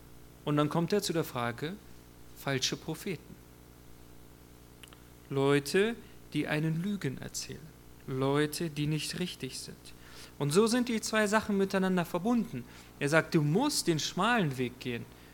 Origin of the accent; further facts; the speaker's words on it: Wolfsburg, Lower Saxony, Germany; Ich komme aus Wolfsburg, aber ich habe da noch nie einen Wolf gesehen.